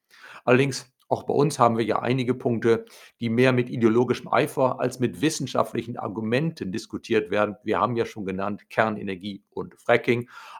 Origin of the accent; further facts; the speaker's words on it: Lower Saxony, Germany; im Emsland, meiner Heimatregion.